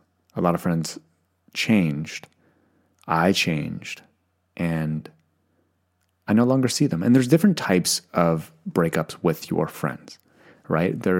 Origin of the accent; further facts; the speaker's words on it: Canada; everybody yells at me when I say grade seven because I'm Canadian. That's just what we say.